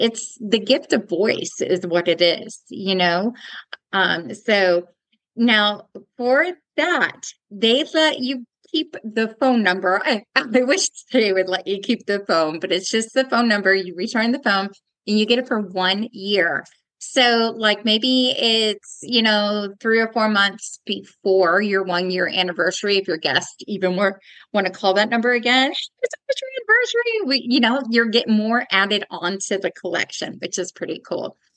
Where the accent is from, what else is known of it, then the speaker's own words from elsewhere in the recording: New Jersey, United States; born there; also born or lived in Texas; And I was born in New Jersey, then coming to Texas, everybody's like, you have to learn Spanish.